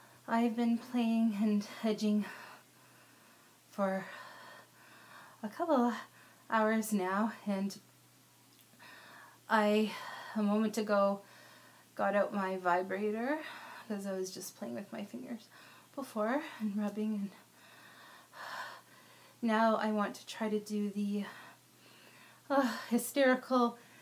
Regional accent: Canada; So I'm Canadian, so I will obviously do our national anthem

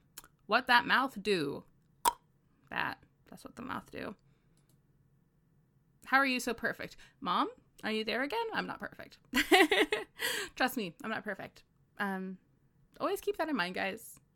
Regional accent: West Coast, United States; let's just say West Coast of the US.

